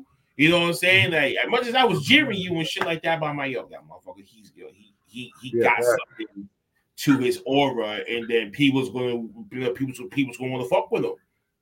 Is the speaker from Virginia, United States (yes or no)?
no; Boston, Massachusetts, United States; because I'm from South Boston. I grew up in Southie and you grew up in East.